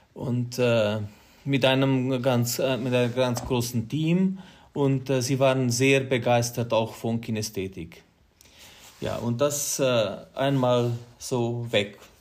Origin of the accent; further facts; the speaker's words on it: Romania; bei uns in Rumänien, wenn wir jetzt, also ich habe noch keine Gruppe gesehen